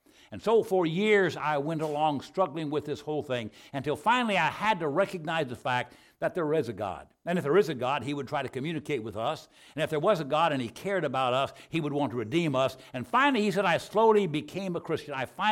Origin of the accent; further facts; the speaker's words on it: Arizona, United States; Now, as a young man, born and raised in Arizona, I realized a difficult time. First of all, in Arizona, you cannot, the winters are so delightful, you cannot tempt people with heaven if you live in Arizona.